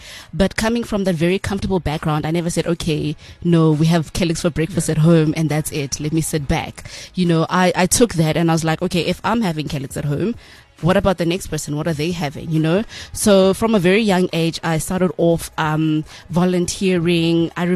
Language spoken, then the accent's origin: English; Boksburg, Gauteng, South Africa; So I'm originally from Boksburg in the East Rand.